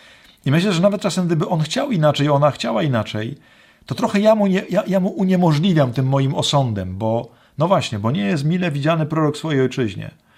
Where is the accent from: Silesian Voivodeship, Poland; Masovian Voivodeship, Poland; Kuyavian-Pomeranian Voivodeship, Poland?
Silesian Voivodeship, Poland; Myszków; W sumie nigdy w ogóle chyba w Myszkowie nawet nie głosiłem